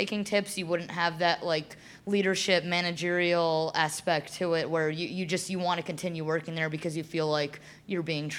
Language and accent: English; New Jersey, United States; You know, I'm from New Jersey. I didn't know what a co-op was.